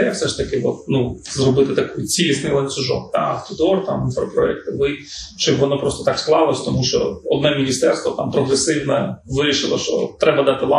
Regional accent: Eastern Ukraine, Ukraine; ми, українці, ми дуже різні, я теж зі Сходу.

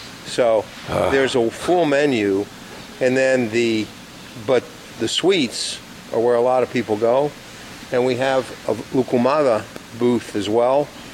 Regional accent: Washington, District of Columbia, United States; I grew up in Washington, D.C. So that's where I was born and raised.

